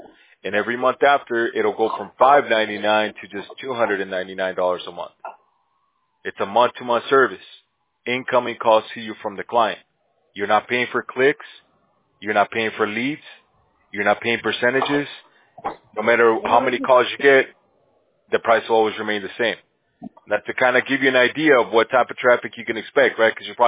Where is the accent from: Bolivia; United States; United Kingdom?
Bolivia; Yeah, I'm from Bolivia, man. So I speak Spanish and English.